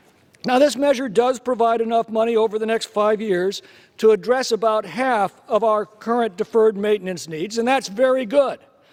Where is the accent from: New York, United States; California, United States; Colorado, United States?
California, United States; it owns 46% of my home state of California and 93% of Alpine County in my district.